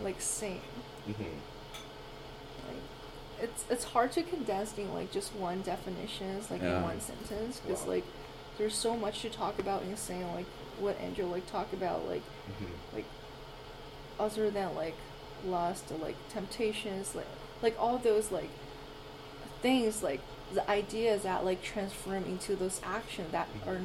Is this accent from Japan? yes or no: no; China; English is a second language; I'm a younger adult. I also study university. And recently I got baptized. I'm from China.